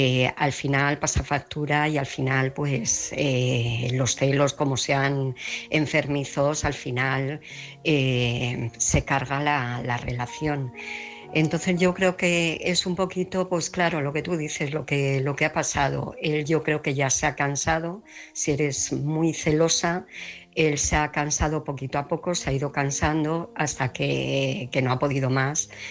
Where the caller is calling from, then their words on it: Alcobendas, Community of Madrid, Spain; de Alcobendas, Madrid.